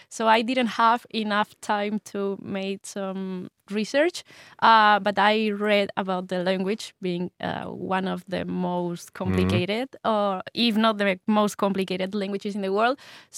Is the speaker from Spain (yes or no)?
yes; Spain; moved away as an adult; now in Helsinki, Finland; I came here from Spain almost 5 years ago.